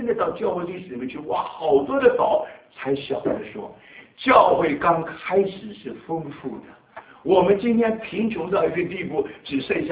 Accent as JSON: {"language": "Chinese", "country": "Taiwan", "said": "我就因为那时候从台湾来的"}